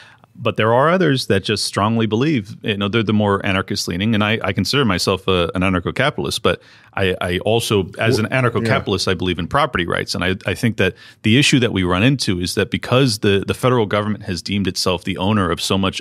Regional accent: California, United States; And I come from California. Yeah. So, you know, unfortunately, I witnessed this firsthand. I witnessed the degradation of my state

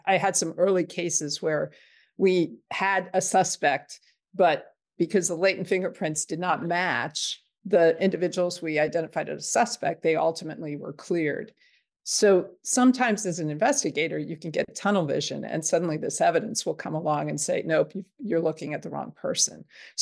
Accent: Eaton, Ohio, United States; a serial rape case that I was able to work on in my hometown of Eaton, Ohio.

